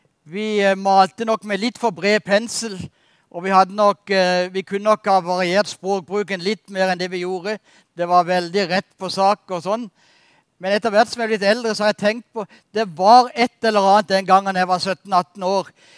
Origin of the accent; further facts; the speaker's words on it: Kristiansand, Agder, Norway; På 17-18 års alder så vokste jeg opp i Kristiansand.